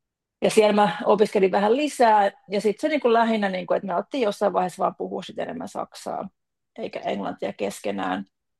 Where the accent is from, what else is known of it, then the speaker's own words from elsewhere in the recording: Espoo, Uusimaa, Finland; Joo, mä opiskelin siis yläasteella, mä oon Espoosta kotoisin